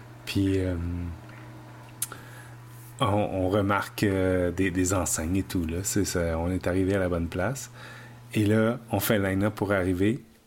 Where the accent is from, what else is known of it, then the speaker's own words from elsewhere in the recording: Canada; accent: Canadian; je sors mon accent canadien comme tu peux pas croire. Là, je dis à la fille, j'arrive du Canada.